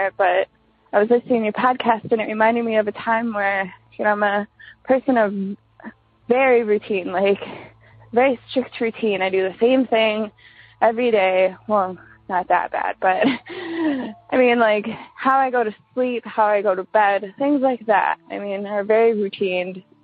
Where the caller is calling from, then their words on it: Wisconsin, United States; from Wisconsin. This is my first time calling in, so sorry, I'm a little nervous.